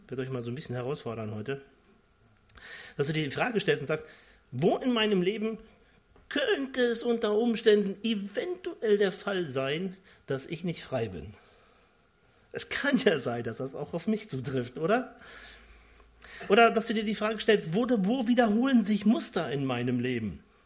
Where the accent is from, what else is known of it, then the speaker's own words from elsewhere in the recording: North Rhine-Westphalia, Germany; Aber wir sagen bei uns in Ostwestfalen oft, machen ist wie wollen, nur viel krasser.